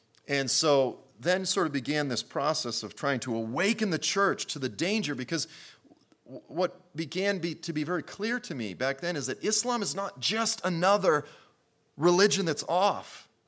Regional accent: Boston, Massachusetts, United States; I'm from Boston. Like, that's my language.

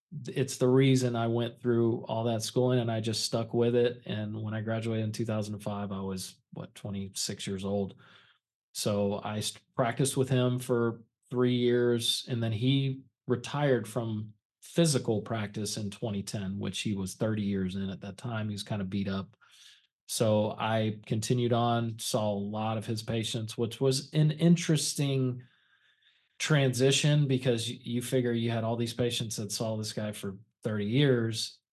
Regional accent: Apopka, Florida, United States; So I grew up in Apopka, went to Apopka High School when I was in the health medical career magnet program.

